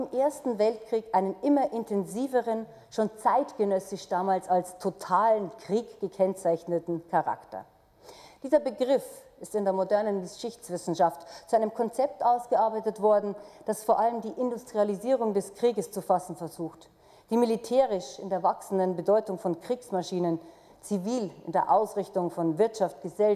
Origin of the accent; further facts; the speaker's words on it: Bavaria, Germany; Sie hören es sicher, ich bin aus Bayern